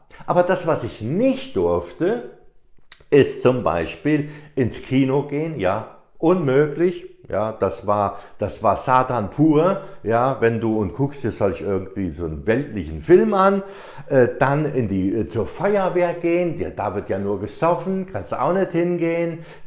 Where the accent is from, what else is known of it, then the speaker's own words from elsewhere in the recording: Hesse, Germany; ich bin hier im Hinterland Marburg-Biedenkopf aufgewachsen.